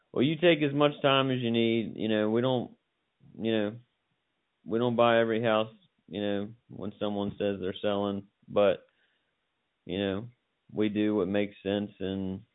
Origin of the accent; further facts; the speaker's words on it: Richmond, Virginia, United States; Cool, man. Well, I'm from Richmond.